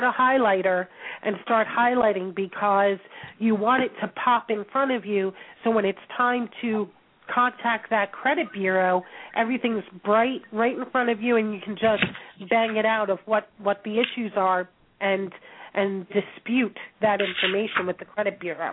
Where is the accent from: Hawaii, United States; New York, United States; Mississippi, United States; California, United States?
New York, United States; I'm a New Yorker. I like the bottom line as fast as possible.